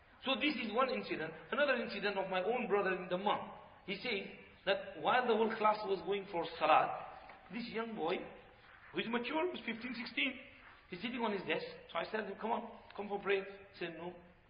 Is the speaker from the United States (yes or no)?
no; Bolton, North West England, United Kingdom; In Bolton, in my hometown, I mentioned this qaza-e umri.